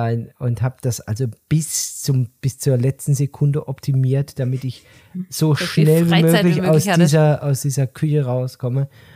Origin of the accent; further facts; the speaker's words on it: Odenwald, Germany; Aber ich merke auch, dass ich hier ein Odenwälder Junge einfach bin. Also ich komme hier einfach aus dem Odenwald.